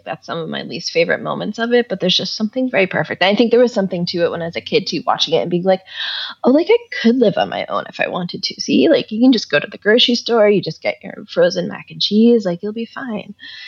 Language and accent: English; Massachusetts, United States; I grew up in Massachusetts, and so did she.